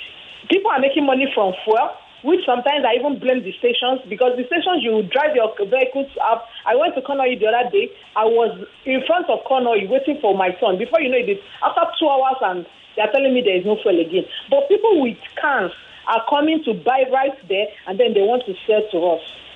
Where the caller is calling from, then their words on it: Lekki, Lagos, Nigeria; I'm calling from Chevron Lekki.